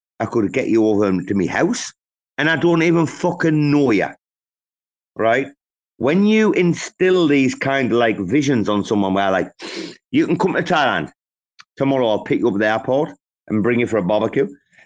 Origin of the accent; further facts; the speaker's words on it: England, United Kingdom; I grew up in a Spanish-speaking family. I'm from England, but like, you'd be surprised, right?